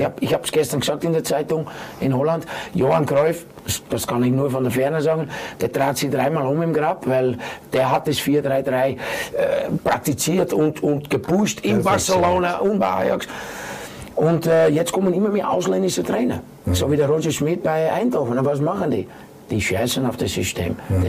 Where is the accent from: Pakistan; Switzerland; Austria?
Austria; bei uns in Österreich